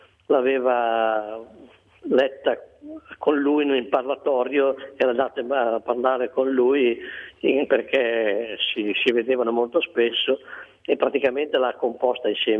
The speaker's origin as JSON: {"language": "Italian", "town": "Bologna", "region": "Emilia-Romagna", "country": "Italy", "said": "Ma di allora noi l'apprezzavamo, eravamo suoi fans come bolognesi"}